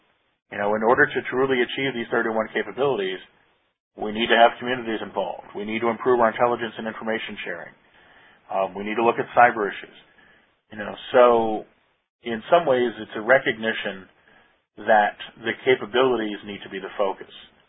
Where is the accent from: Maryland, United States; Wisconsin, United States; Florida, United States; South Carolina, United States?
Maryland, United States; I'm from Maryland.